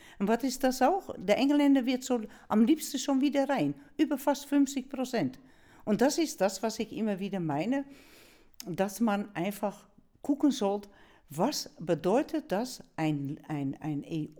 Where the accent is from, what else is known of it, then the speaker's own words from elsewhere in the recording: Netherlands; als Niederländerin, Niederländerdeutsche, würde ich sagen